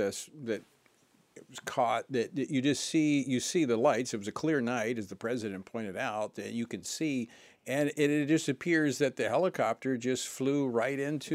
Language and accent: English; Louisiana, United States; Same route as I fly from my home state of Louisiana into D.C.